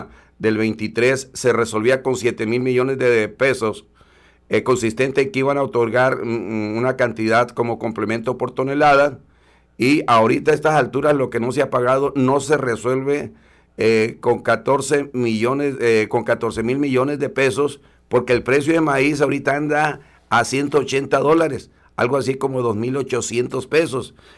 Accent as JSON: {"language": "Spanish", "town": "El Pozole", "region": "Sinaloa", "country": "Mexico", "tie": "born or raised there", "said": "terminó muriendo ahí cerca de mi pueblo, cerca de mi pueblo del Pozole, en Apoderado, Sinaloa"}